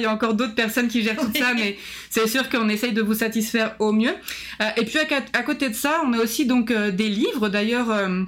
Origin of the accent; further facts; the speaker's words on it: France; hein, donc j'ai 35 ans, je suis originaire de France, pour ceux qui n'auraient pas reconnu le petit accent. Et je suis arrivée il y a de ça, ça va faire 3 ans et demi